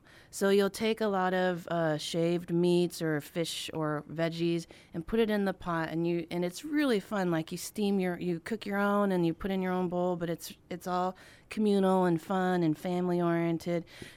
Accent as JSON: {"language": "English", "country": "United States", "tie": "born or raised there", "said": "But for me, growing up in the States, I never understood it."}